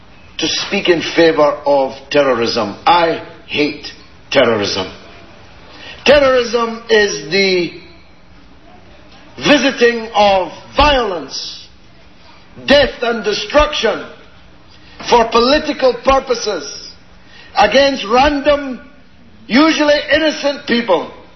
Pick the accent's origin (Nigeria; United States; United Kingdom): United Kingdom; England; because I came from England, I have to be careful not to leave the impression that I'm seeking to recolonize you.